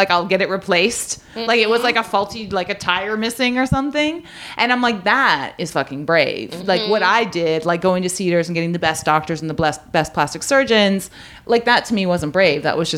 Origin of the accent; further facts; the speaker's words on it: Canada; in my hometown, I'm Canadian, it's a small town